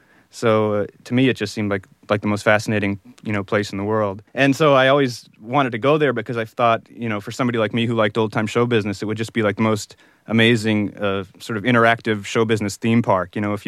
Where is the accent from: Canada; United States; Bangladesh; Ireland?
Ireland; which, being Irish growing up, I didn't know until recently.